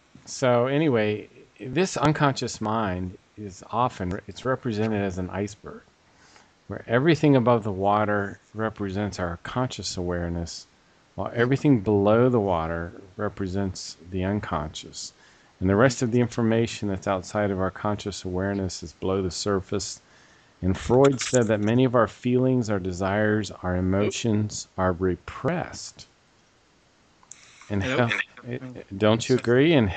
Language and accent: English; Cincinnati, Ohio, United States; I grew up in Cincinnati, which, you know, is nothing like Beijing, which we were talking about, or it's nothing like Bangladesh, but it's fairly crowded.